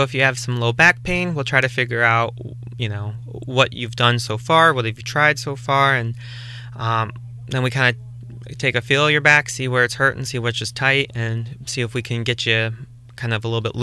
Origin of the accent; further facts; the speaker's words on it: Rochester, New York, United States; I'm from Rochester. I just went to undergrad out in Cleveland.